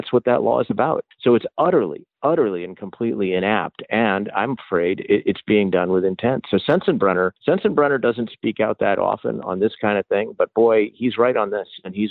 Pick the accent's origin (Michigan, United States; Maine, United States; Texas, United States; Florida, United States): Maine, United States; and I grew up in Maine